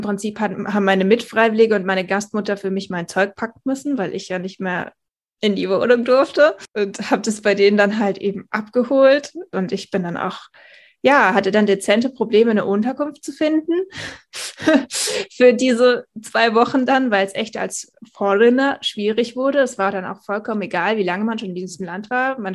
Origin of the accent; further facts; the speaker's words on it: India; moved away; Obwohl es so mein Heimatland war